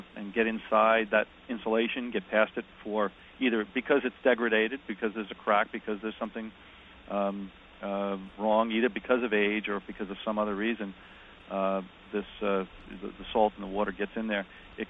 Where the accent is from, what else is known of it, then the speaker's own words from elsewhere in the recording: Queens, New York, United States; I'm from Queens. There's a lot of snow still out in my neighborhood